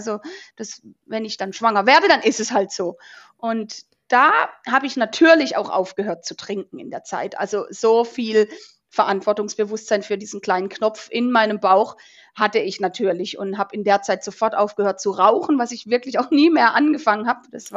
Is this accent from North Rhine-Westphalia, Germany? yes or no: no; Baden-Württemberg, Germany; Ich komme aus Süddeutschland, Katharina, nicht Bayern, aber Baden-Württemberg. Ich komme vom Kaiserstuhl, einer Weingegend. Ich sag immer, ich bin Wein, so bin ich aufgewachsen.